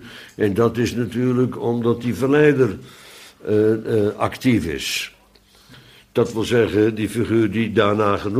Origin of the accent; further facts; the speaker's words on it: Bodegraven, South Holland, Netherlands; de vergadering waar ik ben opgegroeid in Bodegraven